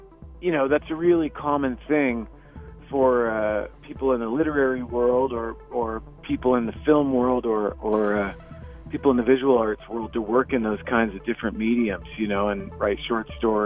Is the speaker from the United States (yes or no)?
yes; Eureka, California, United States; now in Oakland, United States; No, I was born and raised in Humboldt County in Eureka, California, way up north near the Oregon border.